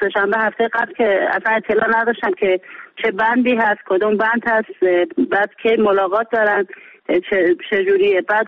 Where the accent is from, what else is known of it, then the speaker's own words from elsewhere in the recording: Iran; چون ایران وطن ما هست و ما وطنمون رو دوست داریم